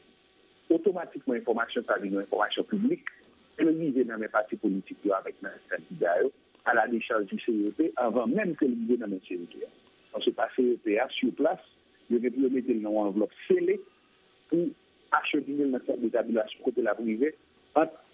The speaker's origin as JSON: {"language": "French", "country": "Haiti", "said": "en tant qu'Haïtien, qui a des positions en plus et qui suit l'actualité"}